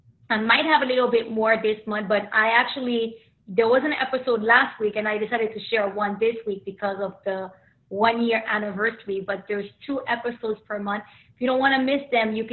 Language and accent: English; Haiti; now in United States; I'm from Haiti. I'm Haitian American.